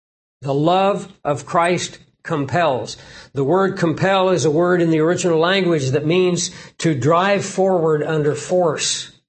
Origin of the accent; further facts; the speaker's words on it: Toad Suck, Arkansas, United States; Toad Suck, Arkansas. Where is that? Well, it's the other side of Conway from Pickles Gap. I'm glad I don't live there anymore.